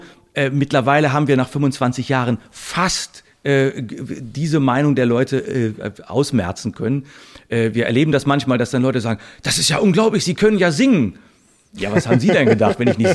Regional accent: Bad Pyrmont, Lower Saxony, Germany; also in Pyrmont, in meiner Heimatstadt, im Schloss, warum sollen wir da nicht was auf die Beine stellen selber?

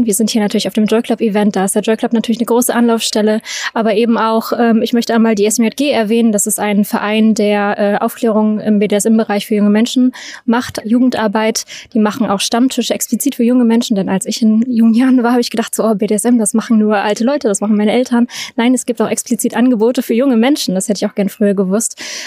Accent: North Rhine-Westphalia, Germany; Ich komme aus dem Ruhrgebiet.

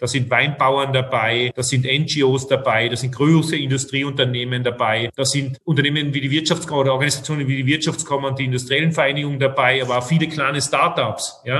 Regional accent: Austria; ich spreche sozusagen als Österreicher und als Kenner der Branche.

